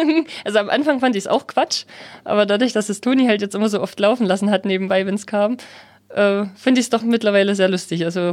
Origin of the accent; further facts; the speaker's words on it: Saxony, Germany; ich komme halt aus Sachsen, aus dem Erzgebirge und das ist halt schon alles irgendwo eine Strecke